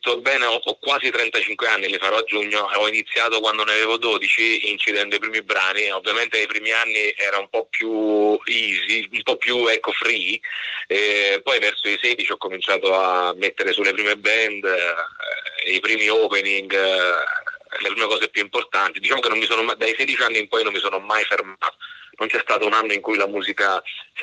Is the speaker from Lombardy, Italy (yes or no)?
no; Casal di Principe, Campania, Italy; Io vengo da Casal di Principe